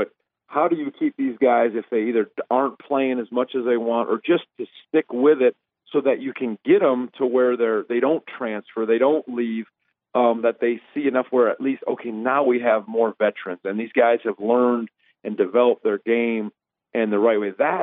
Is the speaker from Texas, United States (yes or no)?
no; Stevens Point, Wisconsin, United States; also born or lived in Green Bay; But then once I moved from Stevens Point to Wisconsin, to Green Bay, where my dad took that job, and then I just played high school. Then I just stuck to basketball. So, you know, as a youth, you do all that stuff. I never got into hunting as a Wisconsin boy.